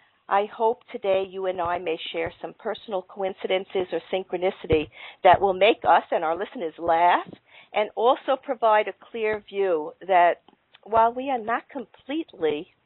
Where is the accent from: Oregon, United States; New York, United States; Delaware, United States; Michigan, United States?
New York, United States; Sheepshead Bay; Well, I grew up in Sheepshead Bay, as did you.